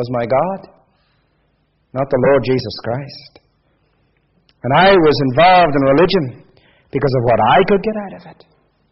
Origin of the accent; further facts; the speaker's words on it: Ireland; accent: Irish; growing up in Ireland, with an accent like this, you knew exactly which country I was from. We were very religious people. We went to Roman Catholic Mass sometimes more than once a week.